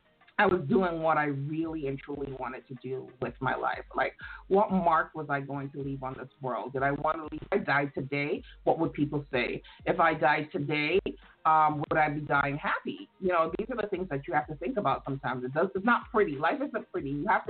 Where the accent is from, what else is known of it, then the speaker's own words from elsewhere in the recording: St. Croix, U.S. Virgin Islands; I'm from the U.S. Virgin Islands, St. Croix, to be specific.